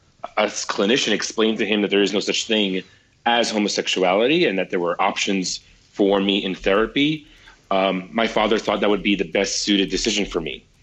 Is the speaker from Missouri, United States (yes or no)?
no; New York City, New York, United States; So I started as a teenager. I was 16 years old, growing up in the New York City area.